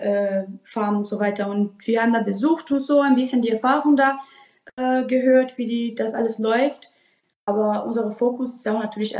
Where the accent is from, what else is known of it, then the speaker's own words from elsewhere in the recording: Brazil; German is a second language; now in Germany; ich komme aus Brasilien und mein Opa hat einen Farm